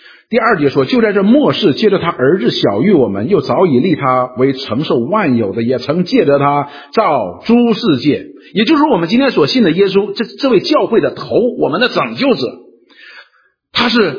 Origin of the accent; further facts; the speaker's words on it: China; 所以以前呢讲到的说我们中国人说有九个太阳